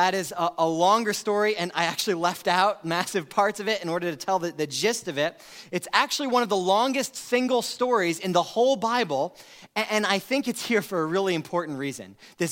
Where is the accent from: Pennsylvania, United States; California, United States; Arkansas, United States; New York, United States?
New York, United States; Queens; now in Beaufort, United States; as a pastor of this church in Eastern North Carolina in the small town of Beaufort, even though I'm from Queens, New York?